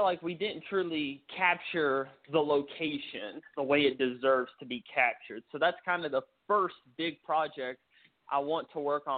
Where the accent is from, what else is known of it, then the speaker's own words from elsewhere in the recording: Virginia, United States; I'm hoping to do the Paris Theater in Parisburg, Virginia, close to my hometown.